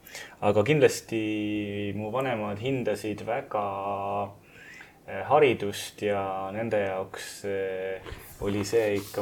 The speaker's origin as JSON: {"language": "Estonian", "town": "Tartu", "region": "Tartu County", "country": "Estonia", "tie": "born or raised there", "said": "Kasvasin Tartus ja kui ma sündisin aasta 81, siis on esimesed 10 aastat oli veel kaunist nõukogude aega."}